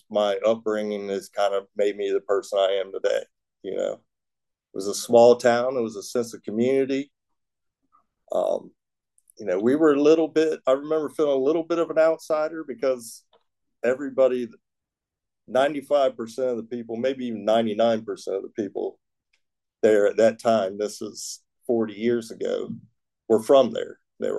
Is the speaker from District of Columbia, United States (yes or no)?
no; Norfolk, Virginia, United States; born there; I was born in Norfolk, Virginia. My father was a tugboat captain.